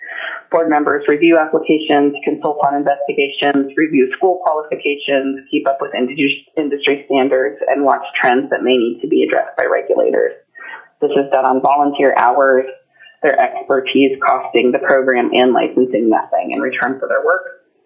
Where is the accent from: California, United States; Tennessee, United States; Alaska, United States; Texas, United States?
Alaska, United States; Homer; I'm from Homer, Alaska